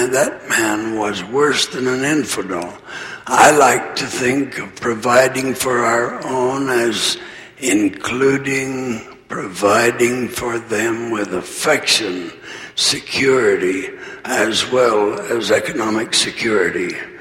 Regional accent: Arizona, United States; with which I was familiar when I was a child growing up in Arizona.

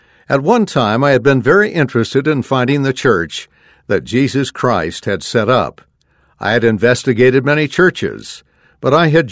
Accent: Rio Blanco, San Marcos, Guatemala; also born or lived in Quetzaltenango; However, the school term ended in October and I went to my hometown, Rio Blanco, for a three-month break. In January, I returned to Quetzaltenango. Although I had lived in that city for 3 years

